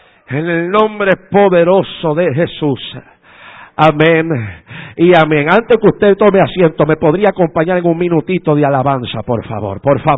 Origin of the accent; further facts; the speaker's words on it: Vega Baja, Puerto Rico; hay un secreto ahí en Vega Baja, donde yo soy, el pueblo del Señor